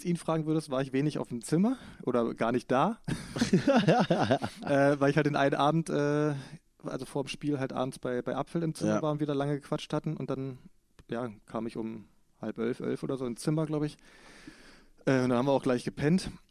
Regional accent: East Germany, Germany; Ja, ich komme aus Ostdeutschland.

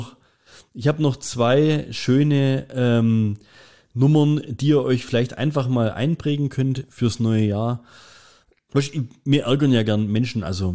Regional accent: Germany; Zum Beispiel, wir sind Deutsche.

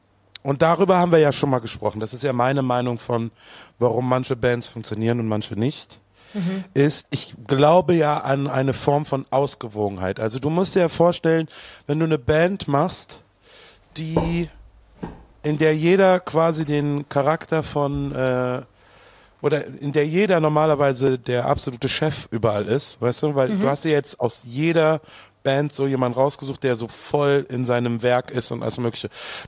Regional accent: Bochum, North Rhine-Westphalia, Germany; ich bin aus Bochum.

